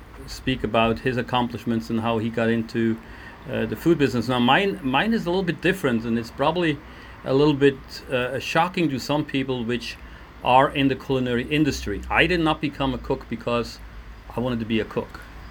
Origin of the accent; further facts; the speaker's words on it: Switzerland; I'm from Switzerland and got my education there.